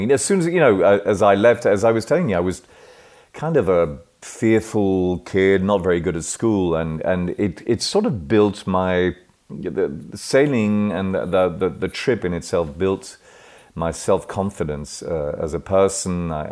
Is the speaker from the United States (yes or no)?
no; Paris, Île-de-France, France; But I was born and raised around Paris, first in Paris, then we moved to the suburbs of Paris, and I went to an international school for many years.